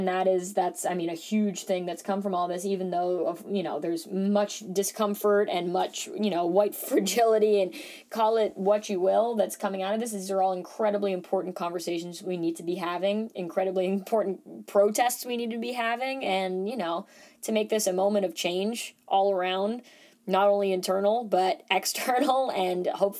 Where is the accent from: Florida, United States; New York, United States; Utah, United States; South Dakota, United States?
New York, United States; Manhattan; because I am born and raised in Manhattan.